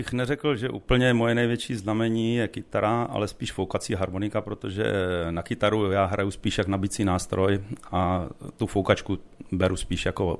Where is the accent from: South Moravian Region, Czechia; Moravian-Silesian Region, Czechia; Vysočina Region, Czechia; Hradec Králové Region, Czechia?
Vysočina Region, Czechia; Bystřice nad Perštejnem; also born or lived in Nové Město na Moravě; No, jsem rodák z Nového Města, protože tam je nemocnica, ale jako pocházím z Bystřice nad Perštejnem. Bydliště mám Bystřice nad Perštejnem.